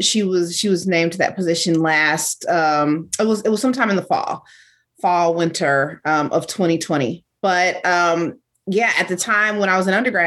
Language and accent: English; Kansas City, Missouri, United States; But I grew up in Kansas City with a small market team